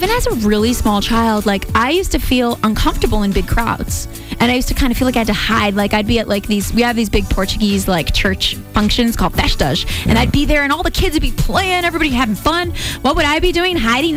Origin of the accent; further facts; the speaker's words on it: Victoria, British Columbia, Canada; going back to like age 14, growing up in Victoria, BC, but loving R&B and hip hop crazy